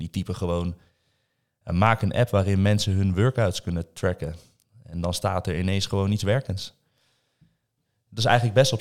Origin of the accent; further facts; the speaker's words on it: Netherlands; En ik denk dat wij als Nederlander ooit allemaal in ons leven wel eens een keer in Curaçao zijn geweest.